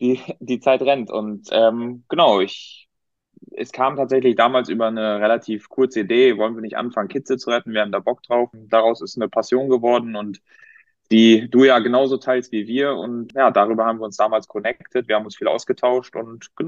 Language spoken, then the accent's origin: German; North Rhine-Westphalia, Germany; Wir kommen alle drei aus dem Münsterland.